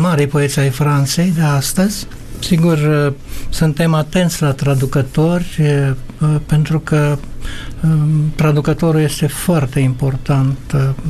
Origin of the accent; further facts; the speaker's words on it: Romania; Într-adevăr, trebuie să fim mândri că suntem români.